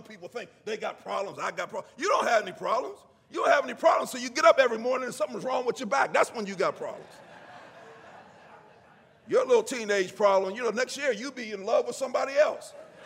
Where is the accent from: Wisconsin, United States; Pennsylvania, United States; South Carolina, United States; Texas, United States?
Pennsylvania, United States; Braddock; God looked at … saw a knucklehead growing up in Braddock, not concerned about the things of God, only concerned about himself.